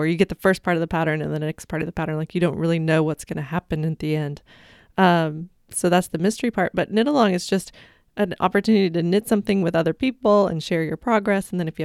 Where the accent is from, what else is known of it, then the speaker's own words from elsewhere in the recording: Buenos Aires, Argentina; Could it be because I'm from Buenos Aires and here we don't do these, a knit along?